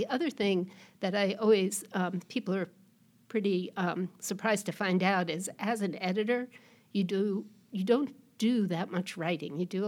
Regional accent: New York, United States; I'm a Northeast girl. I grew up in New York. I went to college in upstate New York at Hamilton College.

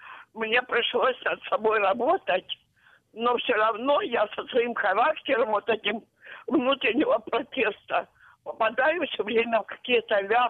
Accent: Donetsk, Donetsk Oblast, Ukraine; я з Красномельського району, а сама з Донецька.

